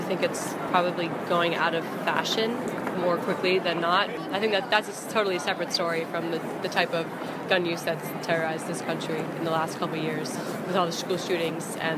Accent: Sweden; English is a second language; I'm actually from Sweden

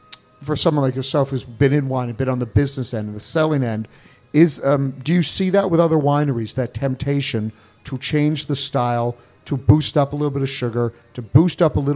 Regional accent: Ontario, Canada; when I tell them I'm from Ontario

